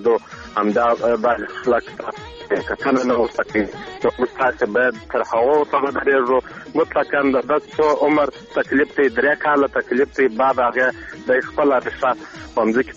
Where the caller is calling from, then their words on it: Arghandab, Kandahar, Afghanistan; کوم دا کندهار ولایت درغنداب ولسوالۍ څخه مې